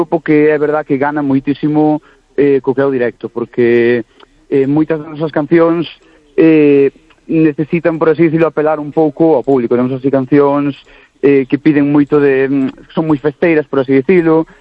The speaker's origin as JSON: {"language": "Galician", "town": "Santa Comba", "region": "Galicia", "country": "Spain", "said": "dos dous que somos de Santa Comba"}